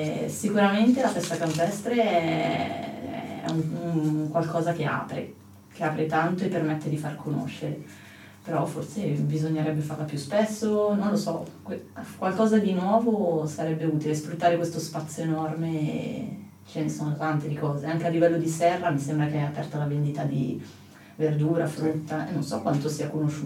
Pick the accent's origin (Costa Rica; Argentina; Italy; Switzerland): Switzerland; Mendrisio, Ticino; io sono nata e cresciuta a Mendrisio